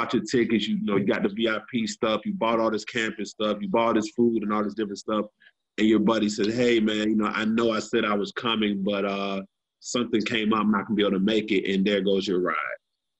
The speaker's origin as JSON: {"language": "English", "town": "Atlanta", "region": "Georgia", "country": "United States", "said": "Like, I got stranded about, you know, I'm from Atlanta."}